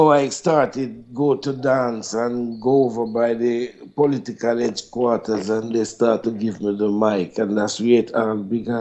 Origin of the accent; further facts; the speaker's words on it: Jamaica; I'm a Jamaican.